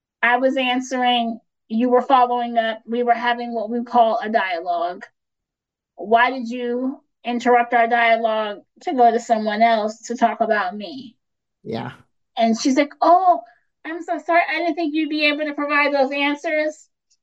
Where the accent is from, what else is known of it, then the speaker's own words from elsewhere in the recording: California, United States; I'm from California, so affordable housing, I don't even know if that's a thing anymore.